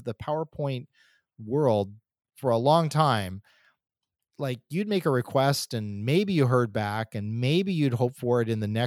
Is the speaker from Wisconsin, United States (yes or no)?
yes; Wisconsin, United States; I'm from Wisconsin, just not that far north.